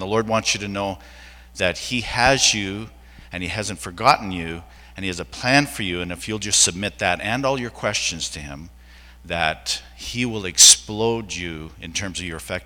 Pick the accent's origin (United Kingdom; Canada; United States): Canada; Calgary, Alberta; I'm from Calgary